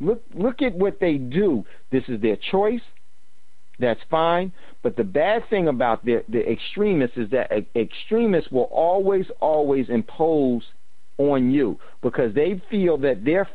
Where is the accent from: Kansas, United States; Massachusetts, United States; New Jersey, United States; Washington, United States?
New Jersey, United States; In my home, in Jersey?